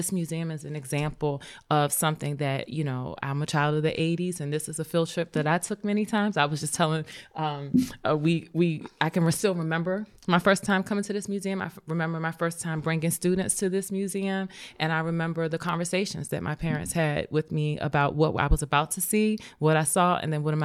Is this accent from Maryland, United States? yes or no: yes; Prince George's County, Maryland, United States; now in Baltimore, United States; Well, I'm a Marylander. I'm a transplant from Prince George's County to Baltimore.